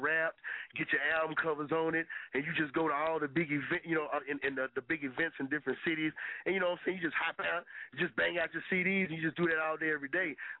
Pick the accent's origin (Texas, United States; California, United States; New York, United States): Texas, United States; Waco; I was born and raised back in Texas. I played college football. So I played ball down in Tyler. I'm from Waco, Texas.